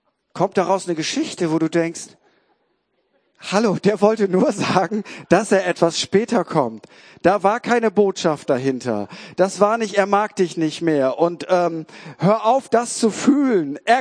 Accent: Lower Saxony, Germany; Ich sag's mal als Ostfriese.

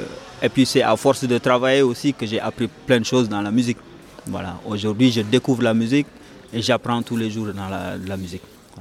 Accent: Senegal; now in France; Je viens du Sénégal, j'ai fait un peu Bamako, du coup, je suis venu ici en 2011.

